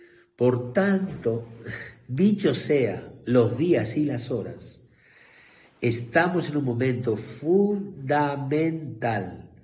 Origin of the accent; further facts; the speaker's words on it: Spain; yo estoy aquí, amado, no para inutilizar y juzgar a mi país, España.